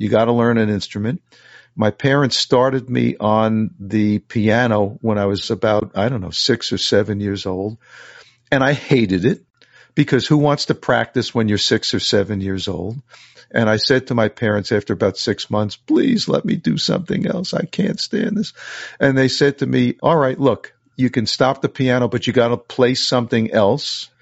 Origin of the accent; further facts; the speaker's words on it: New York City, New York, United States; I grew up in New York City, in the suburbs, Queens, New York, real middle class kind of lifestyle.